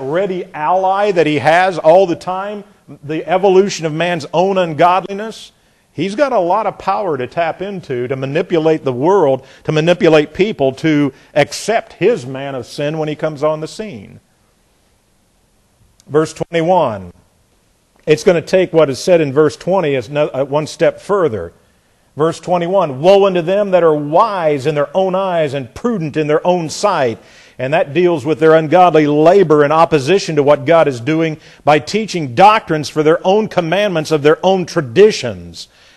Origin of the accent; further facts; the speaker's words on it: Indiana, United States; moved away; Or as I learned when I came down here from Indiana, that's in mashing it.